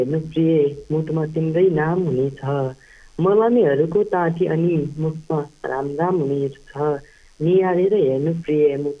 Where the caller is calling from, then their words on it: Birendranagar, Karnali Province, Nepal; हजुर वीरेन्द्रनगर सुर्खेत इत्रामदेखि